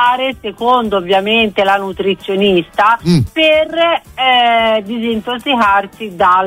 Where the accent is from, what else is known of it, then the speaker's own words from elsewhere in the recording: Livorno, Tuscany, Italy; Sono livornese, ecco. Sono livornese